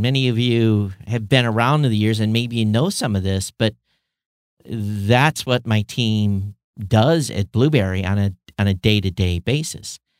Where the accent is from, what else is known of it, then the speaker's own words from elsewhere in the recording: Quincy, Michigan, United States; I grew up here in the Quincy Coldwater area. My grandfather was a cash crop farmer.